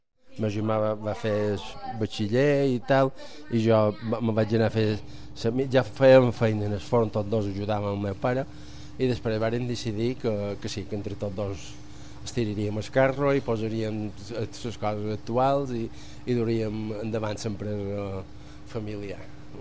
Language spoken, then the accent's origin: Catalan; Sant Cristòfol, Balearic Islands, Spain; born there; Jo vaig néixer a Sant Cristòfol, això sí que és vera, però i vaig néixer aquí, en aquest forn.